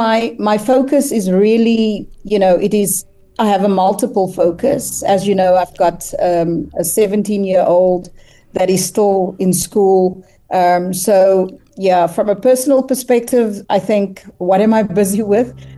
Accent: Western Cape, South Africa; moving to the Western Cape, which is my hometown, or my home province rather

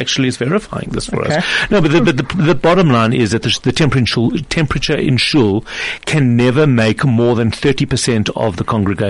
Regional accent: South Africa; We're talking business, and we're talking South African companies that make us proud.

